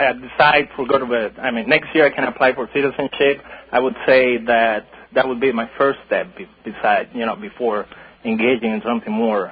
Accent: Venezuela; English is a second language; moved away as an adult; I'm originally from Venezuela too.

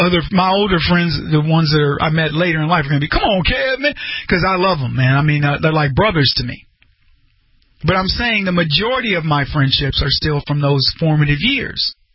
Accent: Brady, Texas, United States; born or raised there

